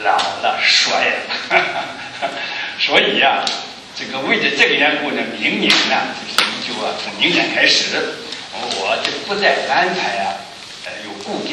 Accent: China

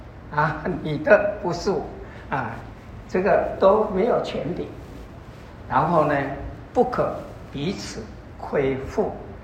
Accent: China; 我们中国人呢、啊，用一句话就是说“以身相许”，对不对？

